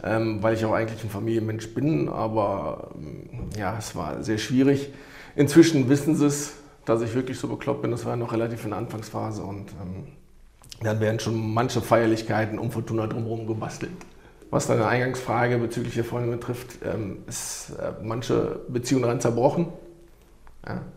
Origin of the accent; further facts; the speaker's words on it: Düsseldorf, North Rhine-Westphalia, Germany; In Düsseldorf-Lierenfeld wohne ich, im Haus meiner Eltern groß geworden und wohne auch immer noch